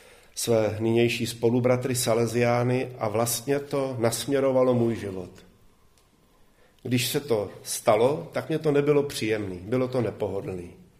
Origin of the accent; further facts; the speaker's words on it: Litomyšl, Pardubice Region, Czechia; já jsem rodák z Litomyšle